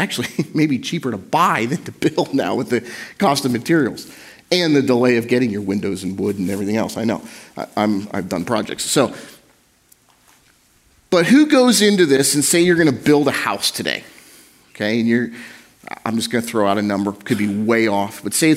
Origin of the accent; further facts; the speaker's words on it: United States; and I'm from Carolina, like right in that area, and this is a big deal to them